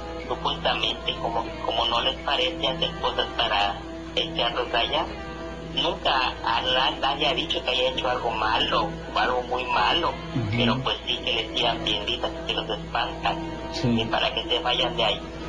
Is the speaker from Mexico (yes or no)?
yes; Mexico; como mexicanos que somos y aquí en el sur de la República